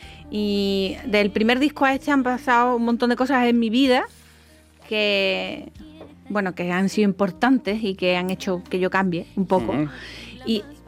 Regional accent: Seville, Andalusia, Spain; yo de Sevilla.

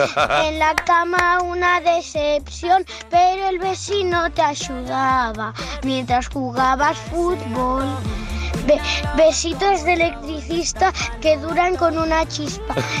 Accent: Reus, Catalonia, Spain; soy de Reus.

